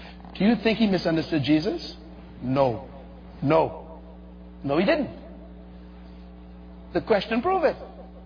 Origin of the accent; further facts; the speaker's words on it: Bahamas; born there; I was born in the Bahamas, so I didn't have to become a citizen.